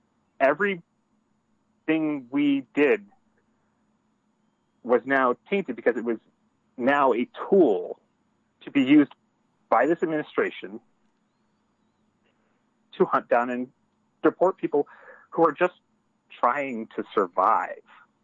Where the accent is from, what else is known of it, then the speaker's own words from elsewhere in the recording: Maine, United States; also born or lived in Vermont / Montana; I grew up mostly in Maine, you know, went to college in Vermont. I live in Montana.